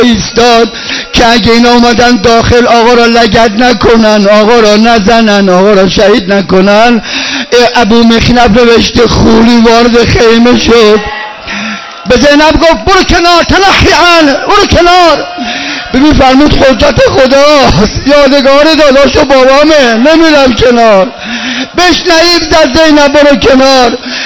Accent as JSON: {"language": "Persian", "region": "Isfahan", "country": "Iran", "tie": "born or raised there", "lives_now": "Qom, Iran", "said": "خدایا من بچه اصفهانم بابا"}